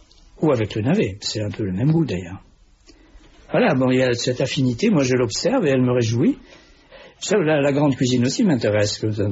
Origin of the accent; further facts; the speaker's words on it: Algeria; born there; vous savez que je suis né en Algérie, donc j'ai appris la poterie avec les femmes kabyles